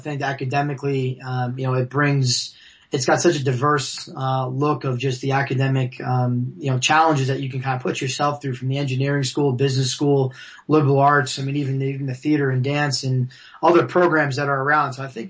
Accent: New York, United States; growing up in Long Island.

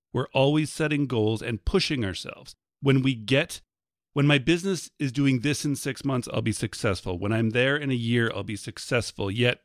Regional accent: Canada; because I'm Canadian

